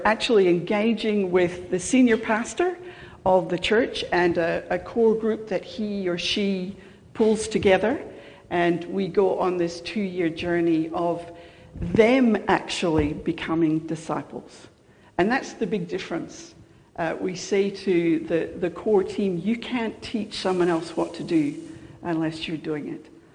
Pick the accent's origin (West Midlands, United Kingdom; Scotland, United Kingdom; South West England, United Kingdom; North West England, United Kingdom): Scotland, United Kingdom; moved away as an adult; also born or lived in England; now in Australia; I don't have an accent, but you have an accent. I was born in Scotland and lived there till I was 21 years old. And I married Dale in England 30-something years ago. And then we came out to Australia